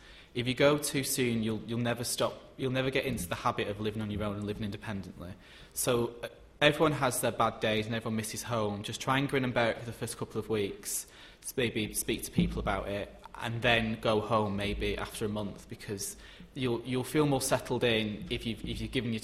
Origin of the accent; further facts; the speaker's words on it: Manchester, North West England, United Kingdom; I'm not entirely sure because I'm from Manchester, so I'm from another city, so I was sort of used to it.